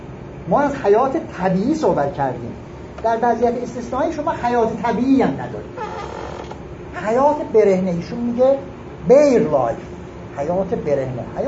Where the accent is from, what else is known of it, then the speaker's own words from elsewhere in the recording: Iran; من شخصا ببخشید به عنوان یک ایرانی